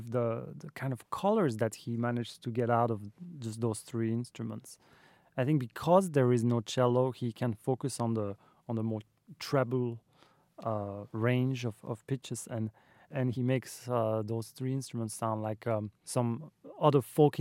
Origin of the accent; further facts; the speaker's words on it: Belgium; now in United States; I'm originally from Belgium, and when I first came to America